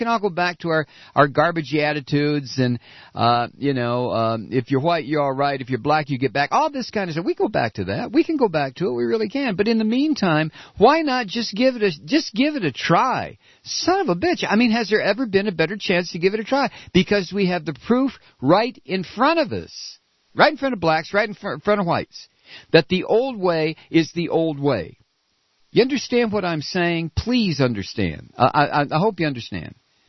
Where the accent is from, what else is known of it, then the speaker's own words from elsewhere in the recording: United States; I'm an American of a certain age, white, male, bango.